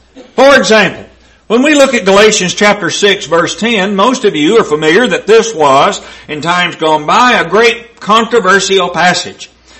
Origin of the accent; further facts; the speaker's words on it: Horse Cave, Kentucky, United States; now in Lancaster, United States; And it gives me opportunity to tell them where I'm really from. Bearwallow, Kentucky is about 4 miles from Horse Cave where we were raised